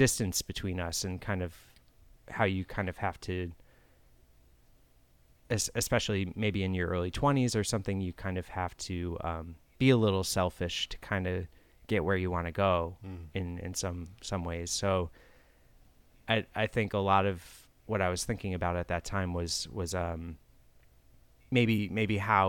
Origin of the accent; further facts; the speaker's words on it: Cambridge, New York, United States; my hometown where I grew up, called, it's Cambridge, New York, which is right by, it's kind of on the border of New York and Vermont.